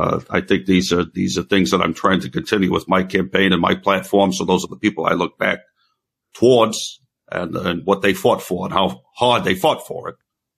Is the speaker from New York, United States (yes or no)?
yes; Brooklyn, New York, United States; Oh, that's fine. I'm from Brooklyn. I've heard it all before.